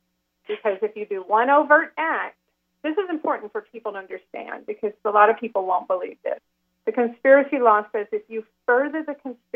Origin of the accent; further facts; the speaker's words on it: Arkansas, United States; I was raised in Arkansas, so we had two senators here in Arkansas who were championing my case